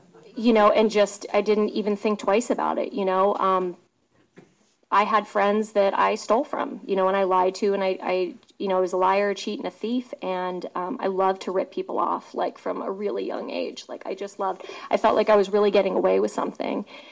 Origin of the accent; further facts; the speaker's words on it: East Coast, United States; And I grew up on the East Coast near the Chesapeake Bay